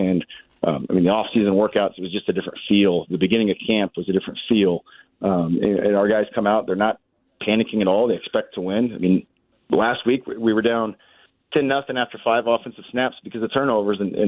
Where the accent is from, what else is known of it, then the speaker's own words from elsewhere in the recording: Nickerson, Kansas, United States; So yeah, I grew up in Nickerson, very familiar with the area, very familiar with a lot of the coaches that have been around for a long time.